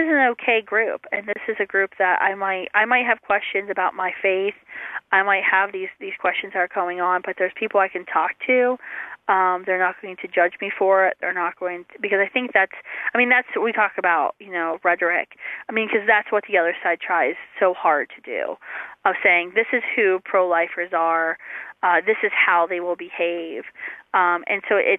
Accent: West Virginia, United States; I grew up in West Virginia, and, you know, some of the things they say about West Virginia are sometimes true.

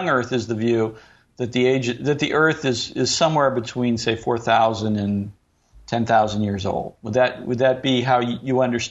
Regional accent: St. Louis, Missouri, United States; not trying to diss the Giants, but I am from St. Louis, so the Rome of the West.

